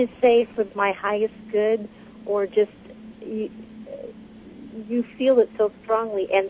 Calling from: Merced, California, United States; My book, Merced, California.

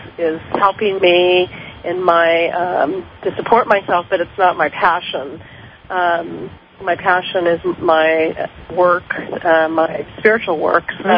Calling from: California, United States; it's East Bay in California.

